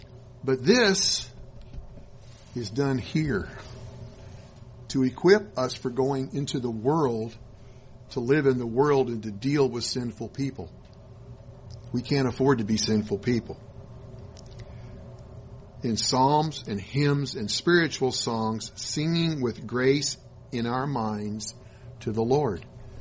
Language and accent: English; West Coast, United States; now in McKinney, United States; Because even though we're from the West Coast, we're all here in the McKinney area within 20 minutes of each other.